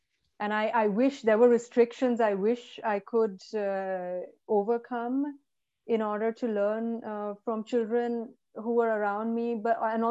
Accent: India; because I grew up in India in a very populated city, and I saw so many children on the streets

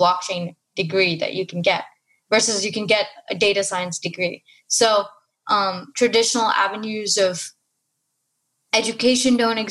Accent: Oman; also born or lived in India; I was born in Oman and grew up... I was born in India, but grew up in the Middle East in Oman.

